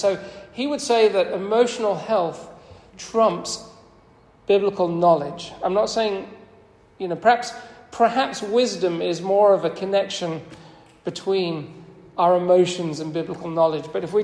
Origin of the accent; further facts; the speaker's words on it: United Kingdom; "Ooh, we're British, we're not emotional."